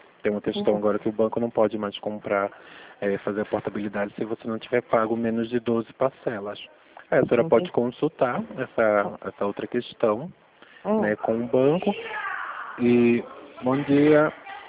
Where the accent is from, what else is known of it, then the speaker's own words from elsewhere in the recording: Pernambuco, Brazil; Sou de Pernambuco, embora eu more aqui.